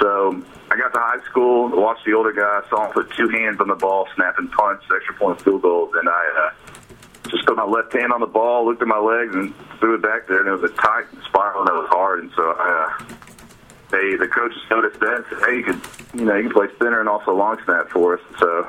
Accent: Tyler, Texas, United States; he's an old East Texas guy like me. He's from Luskin, I'm from Tyler, and our high schools actually played each other when he played

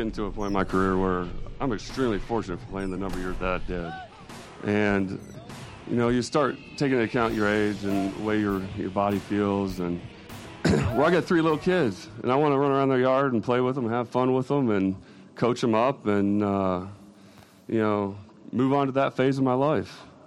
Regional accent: Michigan, United States; But I'm from Michigan. I was born in Michigan. I went to the University of Michigan. You know, my family, this is where we're from.

